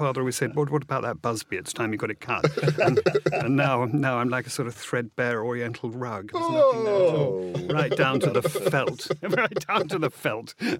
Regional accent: Hastings, South East England, United Kingdom; born there; but my mother flew back and I was born in Hastings.

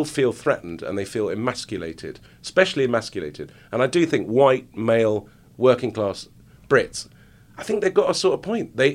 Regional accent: Lebanon; I'm dark, and I, like, was from Lebanon, and I came from Civil War. I was this guy who lived in Lebanon.

